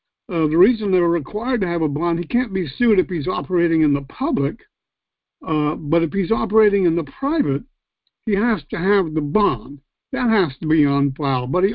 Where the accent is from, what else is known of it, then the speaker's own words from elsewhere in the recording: Arizona, United States; now in Virginia, United States; That's my home state where I was originally from. Love that state.